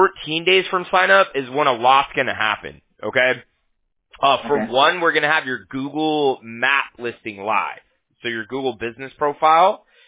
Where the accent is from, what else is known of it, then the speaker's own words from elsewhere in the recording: Huntington Beach, California, United States; Yeah, I'm from Huntington Beach. Our company's based in Fountain Valley, you know, so.